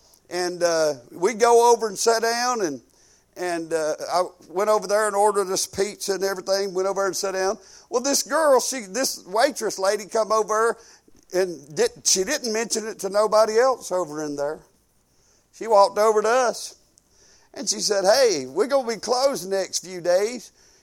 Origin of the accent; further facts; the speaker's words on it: Alabama, United States; we're up here from Alabama. We're in Tennessee.